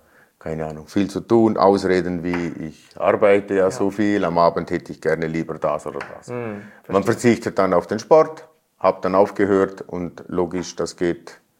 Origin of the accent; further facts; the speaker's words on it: Liechtenstein; Ich komme aus Liechtenstein.